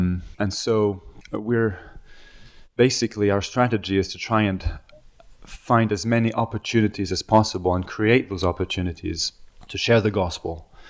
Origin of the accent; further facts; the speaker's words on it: Lyon, Auvergne-Rhône-Alpes, France; I was born and raised in Lyon. I grew up attending a Bible-believing Anglican church, an English-speaking church.